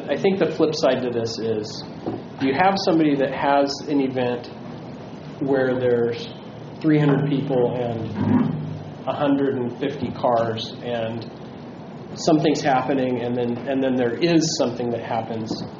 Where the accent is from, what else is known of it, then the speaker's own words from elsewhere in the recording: California, United States; I grew up in Southern California, so I'm uninformed on this.